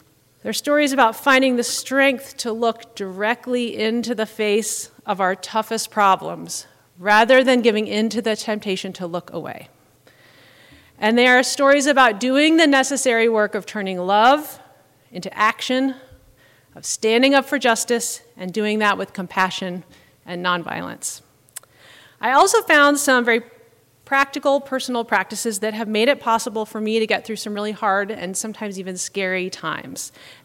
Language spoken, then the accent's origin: English; the South, United States; So, as a young person growing up in the South who is passionate about the natural world, I didn't see a lot that I could relate to in the church.